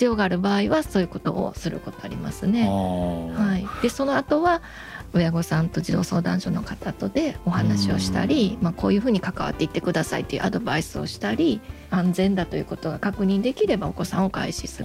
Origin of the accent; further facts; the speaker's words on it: Osaka, Japan; そうですね、大阪出身です。